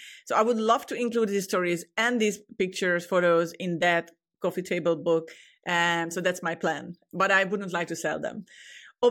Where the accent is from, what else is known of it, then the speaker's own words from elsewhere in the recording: Hungary; English is a second language; moved away; although I moved away 20 years ago from my home country, but I, you know, deep down and I'm Hungarian.